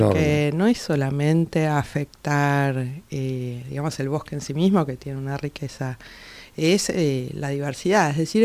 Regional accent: Mendoza, Argentina; born there; now in Buenos Aires, Argentina; Nací en Mendoza, sí, sí.

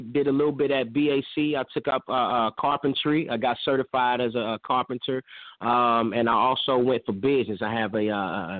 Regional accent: East St. Louis, Illinois, United States; no, I have to represent my hometown, East St. Louis.

